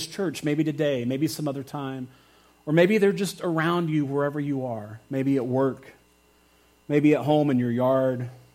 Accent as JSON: {"language": "English", "region": "Texas", "country": "United States", "tie": "born or raised there", "said": "But I grew up in Texas where, I mean, you can't not hear the gospel, at least, you know, like 30 years ago or so."}